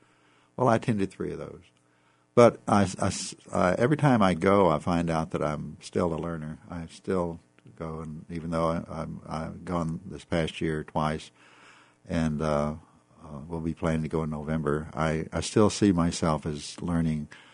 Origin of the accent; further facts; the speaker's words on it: Texas, United States; Well, I was raised in Texas, West Texas